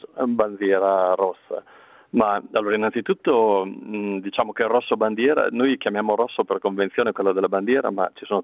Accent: Emilia-Romagna, Italy; io da Emiliano è un colore che ho nell'anima, ovviamente, perché rossa è stata questa regione

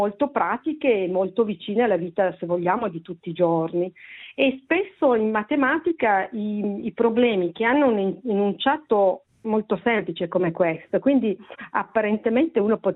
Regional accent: Turin, Piedmont, Italy; mi perdoni perché io sono di Torino

